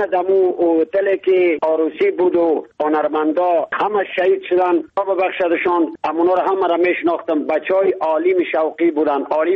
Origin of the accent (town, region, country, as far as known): Badakhshan, Afghanistan